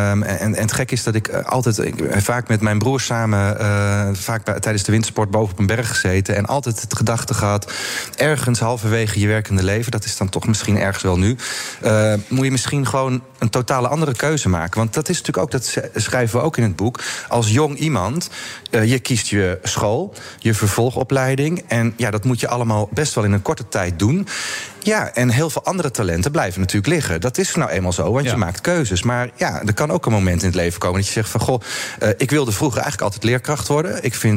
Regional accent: Hardinxveld-Giessendam, South Holland, Netherlands; Ja, dat is me thuis. Ik ben iemand die heel erg aardt waar ik vandaan kom.

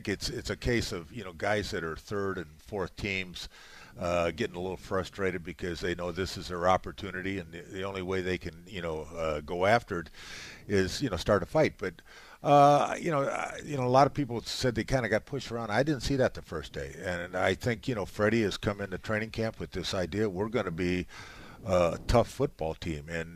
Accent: Illinois, United States; Well, I grew up outside of Chicago, so Chicago's tough to beat in my book.

